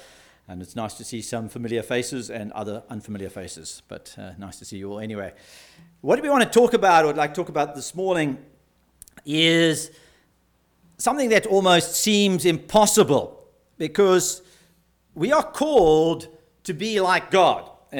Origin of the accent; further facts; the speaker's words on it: South Africa; When we do say we're from South Africa